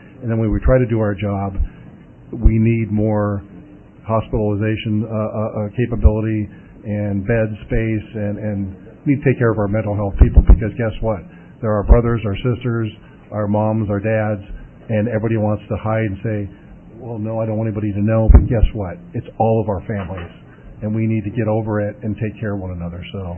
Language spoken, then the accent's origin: English; Los Angeles, California, United States; by being a hellion down and growing up in Los Angeles and getting arrested by LAPD.